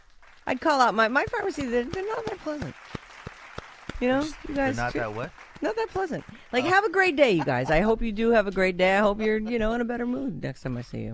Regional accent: Boston, Massachusetts, United States; Now, if you've listened to the show at all, you know I'm originally from Boston. I'm a big Patriots fan.

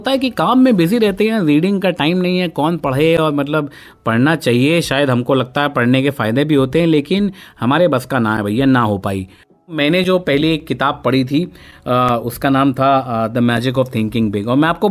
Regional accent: Kanpur, Uttar Pradesh, India; अब हम लोग तो कानपुर से आए हुए

